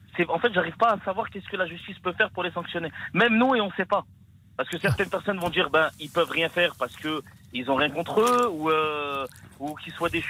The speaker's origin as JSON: {"language": "French", "town": "Bron", "region": "Auvergne-Rhône-Alpes", "country": "France", "tie": "born or raised there", "said": "Oui, j'ai grandi à Bron, je suis né à l'étranger mais j'ai grandi à Bron."}